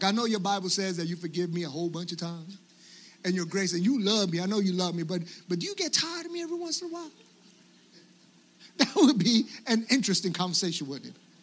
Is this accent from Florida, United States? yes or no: no; New York City, New York, United States; born there; I was born in New York City. And parents both in addiction, and we didn't have a whole lot of finances